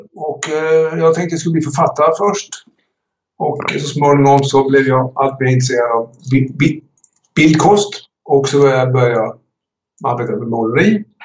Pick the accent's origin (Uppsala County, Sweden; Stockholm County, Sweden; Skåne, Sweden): Skåne, Sweden; Höganäs; Jag tillhör, ska jag säga, arbetarklassen. Och växte upp i Höganäs. Min mor svenska och min far var flykting från Estland. Och där växte jag upp i detta brukssamhälle.